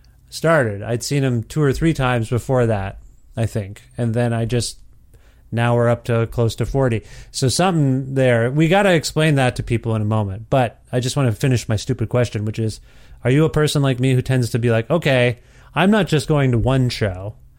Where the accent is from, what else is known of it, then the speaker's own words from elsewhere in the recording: Guelph, Ontario, Canada; I'm from Ontario originally, and I lived in Guelph, Ontario, which is about 4 hour drive to Detroit, 5 hour drive to Detroit.